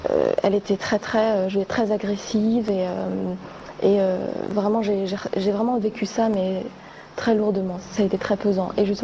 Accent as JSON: {"language": "French", "country": "France", "tie": "born or raised there", "said": "j'ai grandi en France, j'ai jamais connu mon pays natal"}